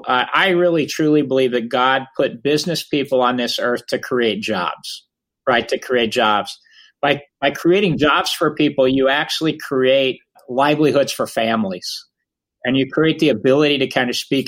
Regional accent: Kansas, United States; Well, I grew up Mennonite, so I have Amish relatives, for those of you, the horse and buggy folk. And so our town was 3,000. It was a dry town, right?

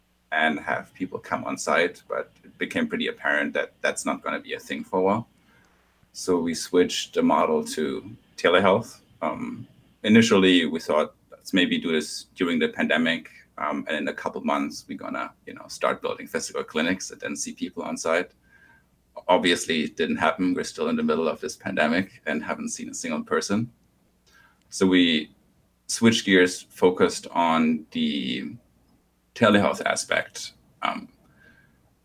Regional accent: Germany; English is a second language; now in United States; I'm originally from Germany. You might identify that by my still pretty thick accent. Been in the States for a few years

